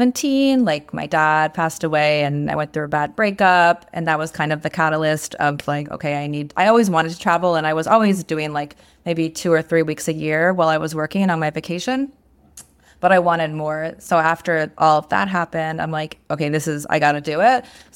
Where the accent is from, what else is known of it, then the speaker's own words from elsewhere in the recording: Newfoundland and Labrador, Canada; Yeah, so I'm originally from Canada, Newfoundland. It's a big isolated island on the East Coast. I grew up there